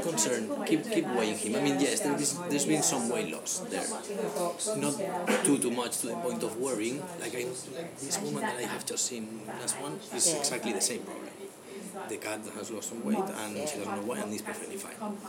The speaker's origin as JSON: {"language": "English", "country": "Ireland", "accent": "Irish", "said": "It's my Irish accent."}